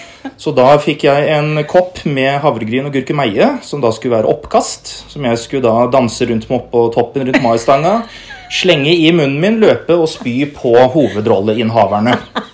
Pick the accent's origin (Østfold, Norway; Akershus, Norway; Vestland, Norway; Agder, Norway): Akershus, Norway; Kløfta; Ja, jeg er fra Krøfta Ullensaker, og så slekta mi kom jo fra gammelt da, fra Røros opp ved Kongens Gruve.